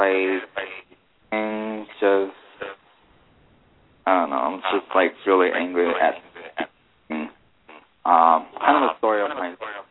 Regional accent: New Britain, Connecticut, United States; born there; I was born in Connecticut, 1:18 a.m.

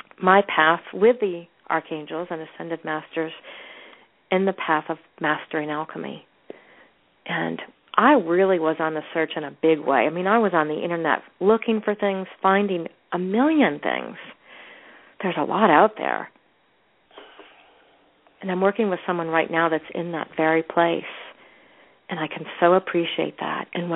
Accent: New England, United States; It looked sort of like snow, but I'm from New England, and I knew it wasn't really snow.

